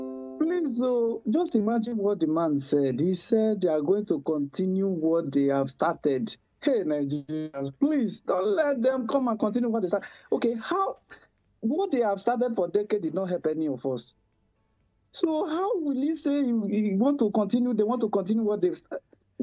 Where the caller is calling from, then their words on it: Germany; Yeah, I'm calling from Germany.